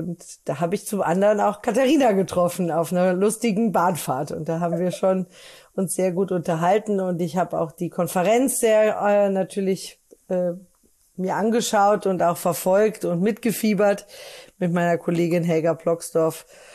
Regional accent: Rhineland, Germany; Ich komme erstmal aus dem Rheinland. Das ist vielleicht ganz wichtig.

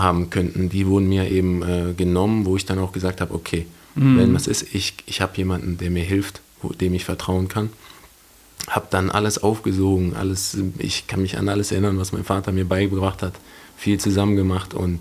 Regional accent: Wuppertal, North Rhine-Westphalia, Germany; born there; now in Düsseldorf, Germany; ansonsten bin ich gebürtiger Wuppertaler hier aus der Region.

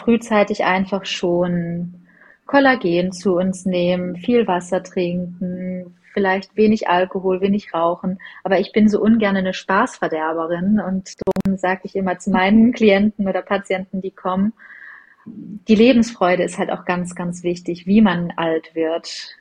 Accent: Northern Germany, Germany; tatsächlich als Norddeutsche bin ich der Skifahrer

